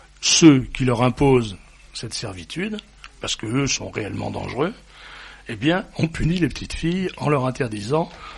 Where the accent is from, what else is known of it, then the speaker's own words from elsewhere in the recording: France; C'est un système constant chez nous, en France.